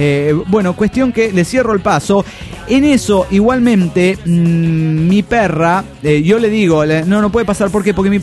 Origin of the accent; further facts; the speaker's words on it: Oaxaca, Mexico; first language Zapotec; Spanish is a second language; Y pues yo quiero hacer mi aporte en mi lengua madre, el zapoteco. Estaremos con clases de zapoteco.